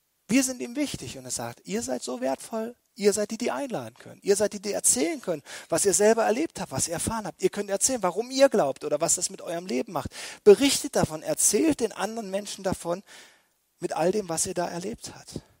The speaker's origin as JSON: {"language": "German", "region": "East Germany", "country": "Germany", "said": "Für mich als Ossi der absolute Kulturschock."}